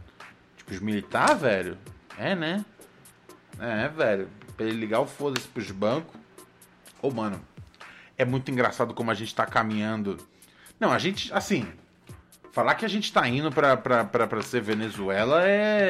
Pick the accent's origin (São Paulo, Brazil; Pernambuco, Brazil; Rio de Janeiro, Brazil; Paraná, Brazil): Rio de Janeiro, Brazil; Um salve pra toda a Zona Norte Carioca, tá ligado? Minha terra, tá ligado?